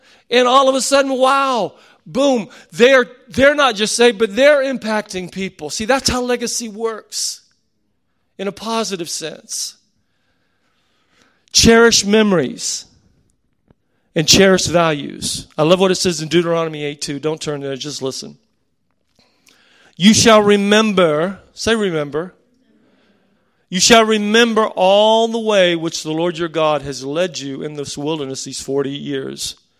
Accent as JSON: {"language": "English", "country": "United States", "said": "I come from America, the other side of the world."}